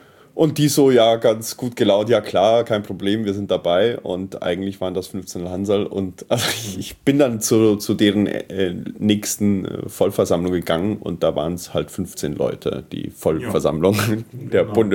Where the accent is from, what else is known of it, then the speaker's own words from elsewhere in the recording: Italy; now in Berlin, Germany; Ja, ich bin in Italien aufgewachsen